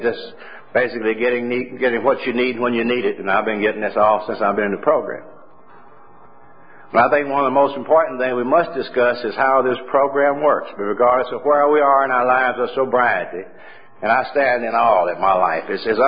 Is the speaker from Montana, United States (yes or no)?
no; Louisville, Kentucky, United States; born there; I was born in Louisville, Kentucky, and I came from a very poor family.